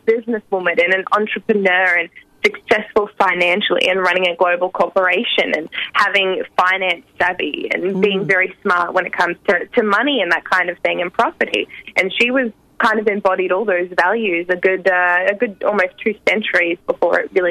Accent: South Island, New Zealand; I'm from the South Island, and my father is Māori

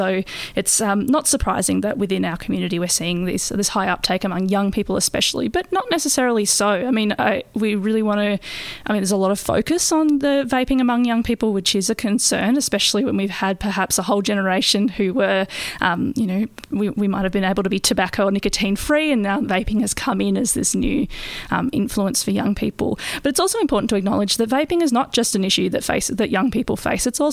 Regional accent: Tasmania, Australia; So my home state of Tasmania just recently brought in some of the harshest laws or regulations around vaping there.

